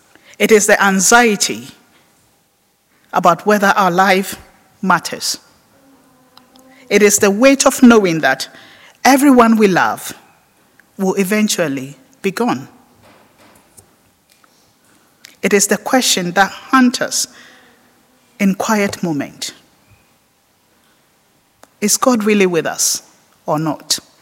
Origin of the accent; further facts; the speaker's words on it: Ghana; If only I knew that word when I was growing up in Ghana.